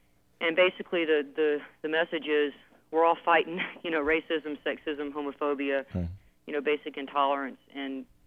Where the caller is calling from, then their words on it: Georgia, United States; I'm calling from Georgia.